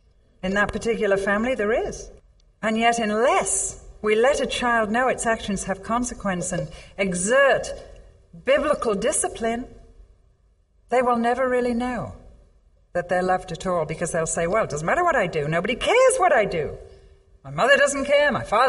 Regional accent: England, United Kingdom; Now, I see another picture here because I'm English.

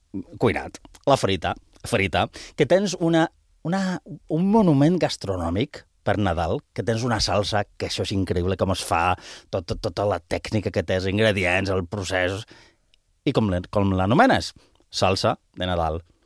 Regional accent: Bilbao, Basque Country, Spain; aprofitant que jo sóc de Bilbao, del País Basc, parlaré, diguem, de manera comparada, de l'apassionant món dels noms dels plats d'allà i d'aquí

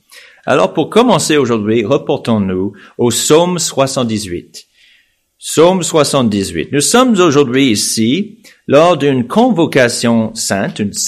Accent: United States; Alors moi, en tant qu'Américain, je ne connaissais pas l'expression « je me souviens ».

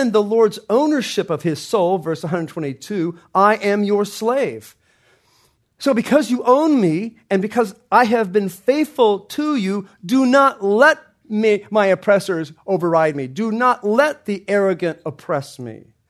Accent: Oklahoma, United States; because my accent was so big and so thick, I cut it out instantly after that. But because I didn't want to go around. I'm going like, what am I less than? Because I'm, you know, from Oklahoma

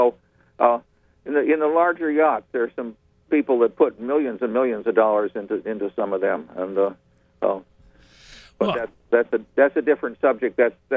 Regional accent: Missouri, United States; I'm from Missouri, so a show me is it's a big thing

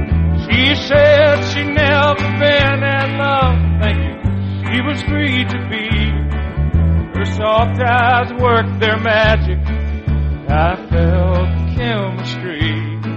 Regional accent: Lafayette, Louisiana, United States; I'm from Lafayette, Louisiana, which is not too far down the road.

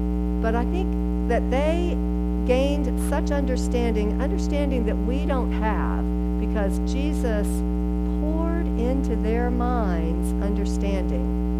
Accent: Atlanta, Georgia, United States; Also, when I was a child, I grew up in Atlanta, and we would visit Charleston.

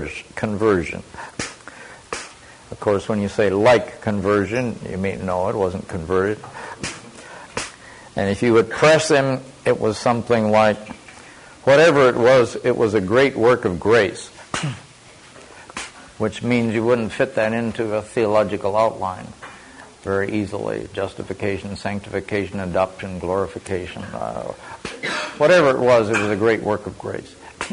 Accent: Iowa, United States; I come from Iowa, the Hawkeye State.

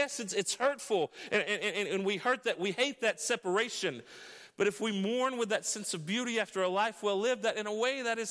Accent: United States; There is brutality that takes place a lot that we as an American people, generally speaking, are not aware of.

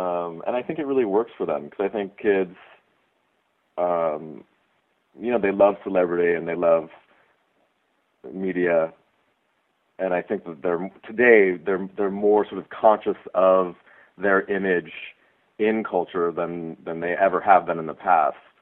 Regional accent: Golden, Colorado, United States; also born or lived in New York City; I am an American. I was born here in New York City, but I grew up in Colorado, in a little town outside of Denver called Golden.

